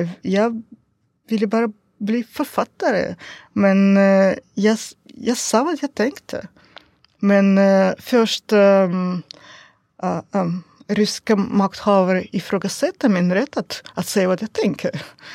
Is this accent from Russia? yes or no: yes; Kovdor, Murmansk Oblast, Russia; Swedish is a second language; Kavdor, min hemstad.